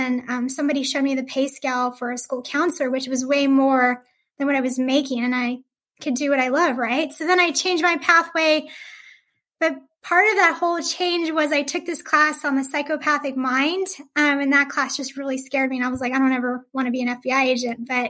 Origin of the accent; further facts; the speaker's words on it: El Paso, Texas, United States; moved away as an adult; So I originally am from El Paso, Texas, which is a border town near Ciudad Juarez. And I loved growing up in El Paso because it was a wonderful border town.